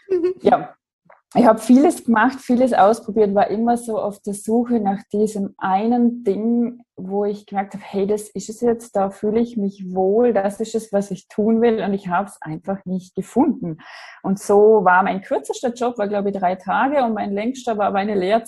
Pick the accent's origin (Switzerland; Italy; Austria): Austria; Ich komme aus Österreich, wie man hört. Ich versuche jetzt ordentlich zu sprechen, so dass man mich versteht in allen deutschsprachigen Teilen hier.